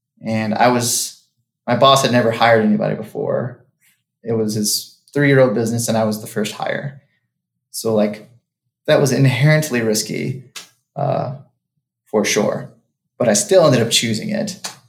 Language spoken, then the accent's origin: English; Dallas, Texas, United States; So I'm from Texas. I'm from Dallas. There's a ton of jobs in Dallas.